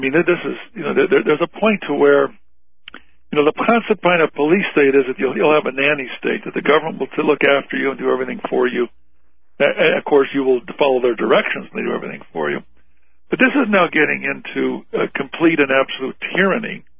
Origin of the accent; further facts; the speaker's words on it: Arizona, United States; When I was growing up in Arizona, we had peace officers.